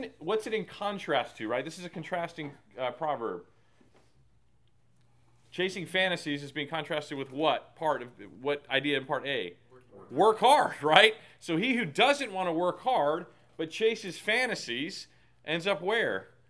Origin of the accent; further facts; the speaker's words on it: Texas, United States; My dad, growing up in Texas, taught me this lesson.